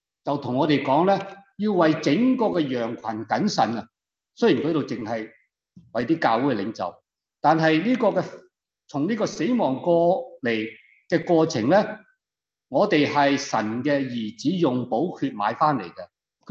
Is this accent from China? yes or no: no; Canada; 不是美国土生土长，我是加拿大人，我两个国籍的，有美国有加拿大，但中国不要我了